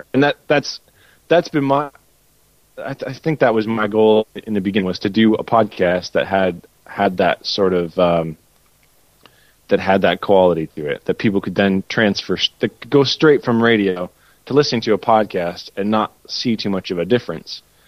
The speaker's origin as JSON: {"language": "English", "town": "Minneapolis", "region": "Minnesota", "country": "United States", "tie": "born or raised there", "said": "I came from Minneapolis is where I grew up, and it has a big independent music scene"}